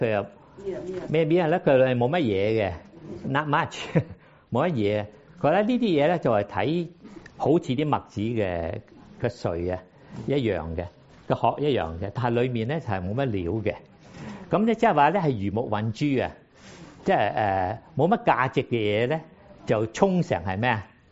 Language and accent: Cantonese; Guangzhou, Guangdong, China; 我知道，因为我是广州人。